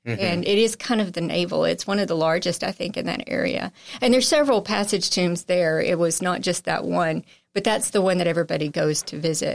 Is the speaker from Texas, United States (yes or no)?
yes; Texarkana, Texas, United States; But, you know, I'm from Texarkana.